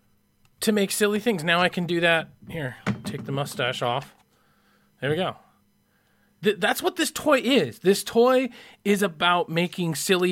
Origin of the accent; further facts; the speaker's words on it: Idaho, United States; I'm from Idaho.